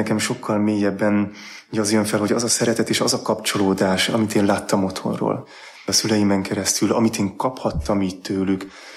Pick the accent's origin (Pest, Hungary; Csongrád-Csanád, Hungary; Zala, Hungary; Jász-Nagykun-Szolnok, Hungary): Pest, Hungary; Csobánka; Csobánkáról származom, Budapest felett egy kisebb település a Pilis-hegységben. Egy ötgyermekes családból származom, nagy család. Én vagyok a negyedik gyerek